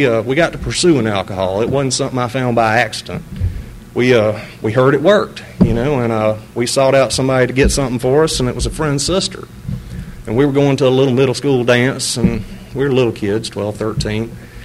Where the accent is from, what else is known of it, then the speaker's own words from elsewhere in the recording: Spartanburg, South Carolina, United States; also born or lived in Pascagoula, Mississippi; I was born in Pascagoula, Mississippi, and shortly thereafter, my family moved to South Carolina by the time I was about three. So I've been in South Carolina basically my whole life, except in and out with school, and in Spartanburg most of that time.